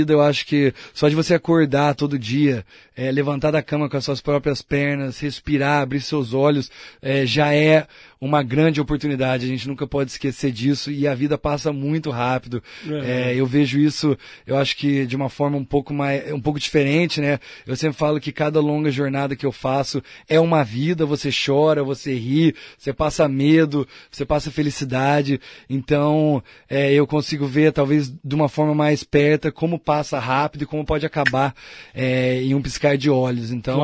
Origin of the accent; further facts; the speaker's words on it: Brazil; eu sou brasileiro, então nos Estados Unidos nem no Canadá eu não podia portar uma arma.